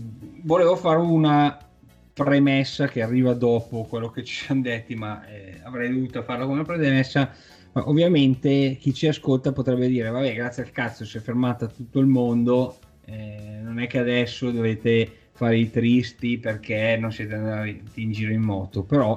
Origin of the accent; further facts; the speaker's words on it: Milan, Lombardy, Italy; da milanese nato a Milano